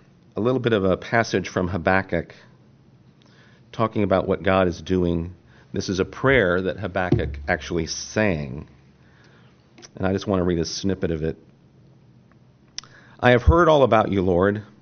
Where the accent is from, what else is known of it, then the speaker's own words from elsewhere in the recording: United States; Sometimes, and I'm sorry, as an American, sometimes we think we know it all, and we don't.